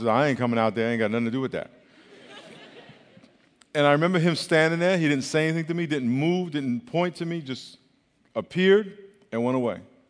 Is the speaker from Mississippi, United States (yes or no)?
no; Long Island, New York, United States; I grew up in Long Island, New York, and it was a department store in Hempstead.